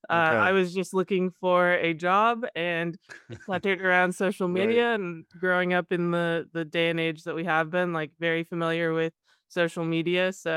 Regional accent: California, United States; also born or lived in Taiwan; Yeah, so I was originally adopted from Taiwan and grew up in the Bay Area, Northern California.

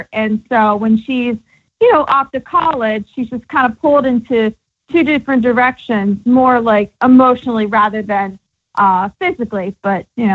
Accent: Atlanta, Georgia, United States; you know, I am from Atlanta, so it's still like, you know, home to me

